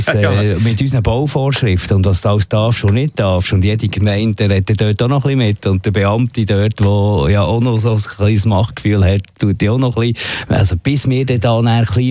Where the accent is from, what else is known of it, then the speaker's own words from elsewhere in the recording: Switzerland; als Schweizer